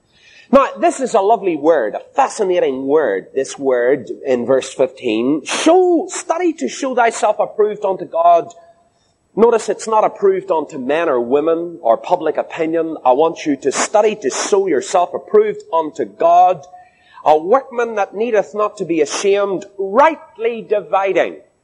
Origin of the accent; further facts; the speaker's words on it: Northern Ireland, United Kingdom; Now, we here in Ireland know a lot about crooked roads. We know very well what it's like. I was born and raised in County Down.